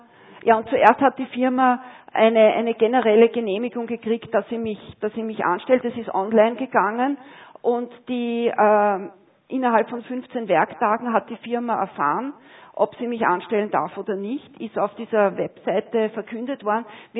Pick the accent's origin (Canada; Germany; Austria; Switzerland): Austria; Also ich als Österreicherin habe nicht für Schweizer arbeiten dürfen